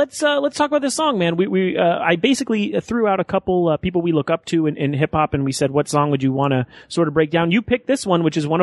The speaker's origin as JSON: {"language": "English", "town": "Calabasas", "region": "California", "country": "United States", "tie": "born or raised there", "said": "I'm saying I grew up in Calabasas, California."}